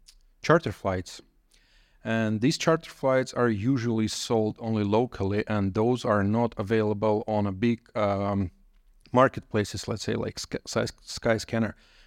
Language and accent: English; Armenia; English is a second language; I'm from Armenia.